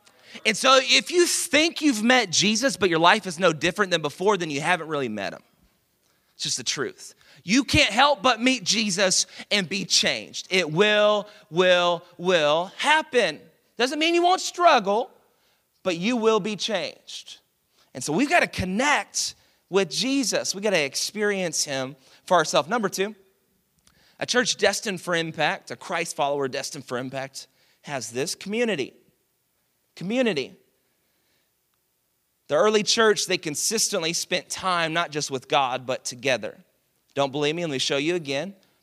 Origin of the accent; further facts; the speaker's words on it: Dallas, Texas, United States; now in Houston, United States; I'm from Dallas. My wife's from Nevada, and so we didn't know anything about Houston.